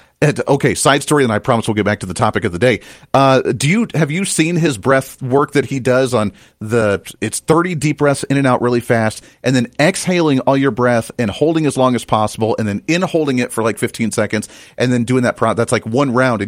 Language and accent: English; Ohio, United States; I grew up originally in Ohio. I'm in Kansas now, but I grew up in Ohio originally. I was near the Toledo, Ohio, northwest corner of the state. I was right by Lake Erie, so we had that lake effect.